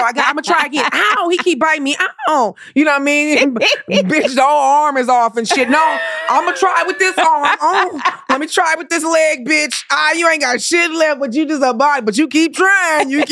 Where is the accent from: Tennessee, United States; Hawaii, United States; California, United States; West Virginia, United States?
California, United States; Compton; I grew up in the hood. I grew up in Compton. I know how to maneuver myself.